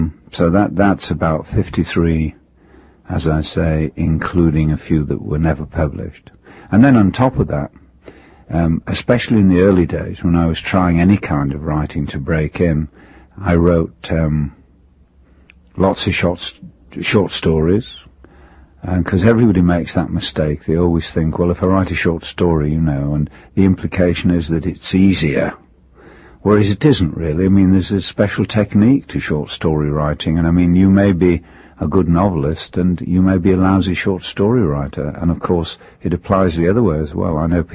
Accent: Belfast, Northern Ireland, United Kingdom; also born or lived in England; I was born in England, but my parents broke up when I was literally a baby in arms. So my mother went back to Belfast, to her family, and so I was raised there. All her family were Ulster people, you see.

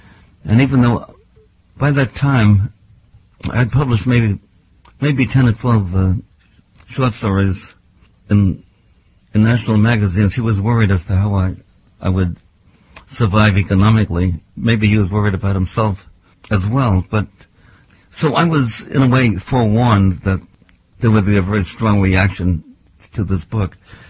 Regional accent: Los Angeles, California, United States; also born or lived in New York City; I'm really a California boy, and I'm an L.A. high school boy. I went out there when I was a child. I was born in New York City, but I had no memory of New York.

